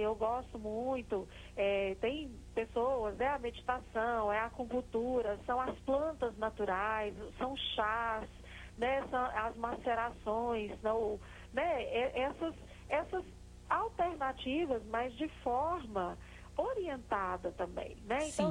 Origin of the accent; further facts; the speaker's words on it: Goiás, Brazil; Eu, por exemplo, sou do Cerrado, né? Nós temos aqui o Cerrado Goiano